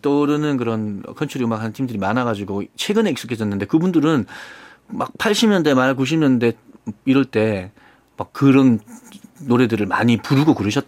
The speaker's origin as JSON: {"language": "Korean", "country": "United States", "said": "미국에서 왔어."}